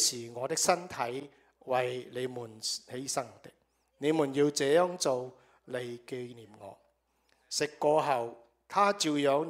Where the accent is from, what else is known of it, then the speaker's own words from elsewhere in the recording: China; 就是用我们中国人的思想，就是我们要知恩